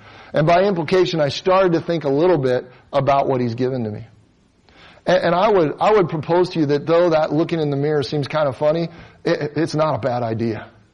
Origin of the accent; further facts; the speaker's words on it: Cincinnati, Ohio, United States; now in Las Vegas, United States; and I'm from Cincinnati, Ohio. I went to Purdue University. I live in Las Vegas since 2002